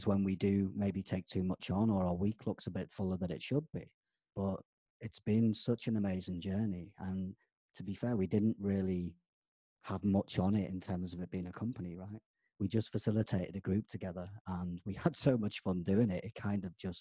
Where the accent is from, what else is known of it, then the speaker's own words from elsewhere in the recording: North West England, United Kingdom; because we grew up in the Northwest and there's amazing coastline and scenery